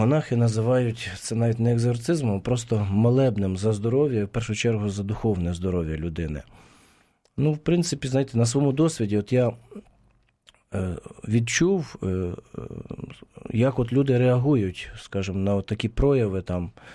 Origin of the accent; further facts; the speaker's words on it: Pochaiv, Ternopil Oblast, Ukraine; Ну, родом я з Почаєва, Західної України.